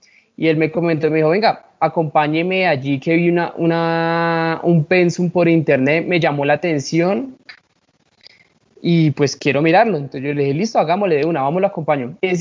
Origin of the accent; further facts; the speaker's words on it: Bogotá, Colombia; Mis papás, los dos son oriundos de allá. Yo sí nací acá en Bogotá, tengo una hermana, los dos somos 100% bogotanos.